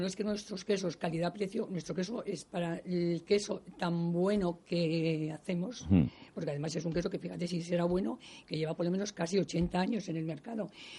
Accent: Campo Real, Community of Madrid, Spain; yo soy de pueblo, soy de Campo Real, claro, del queso este tan bueno.

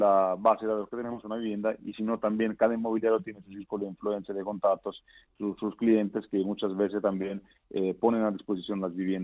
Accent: Italy; Spanish is a second language; moved away as an adult; now in Madrid, Spain; soy italiano. Llevo en España desde el año 97 y estoy afincado en Madrid.

